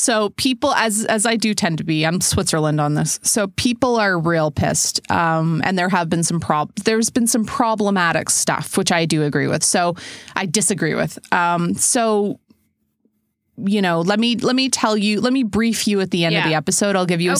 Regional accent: Canada; Well, we're Canadian, so it's practically Mexico at this point.

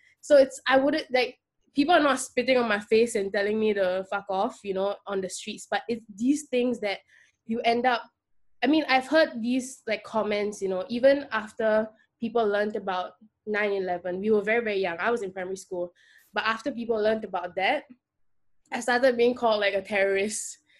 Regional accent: North India, India; I mean, I'm Indian, for everyone who can't obviously see me. So even within the racism that I face as an Indian minority, I still have privilege in that because I'm fairer, because I'm North Indian.

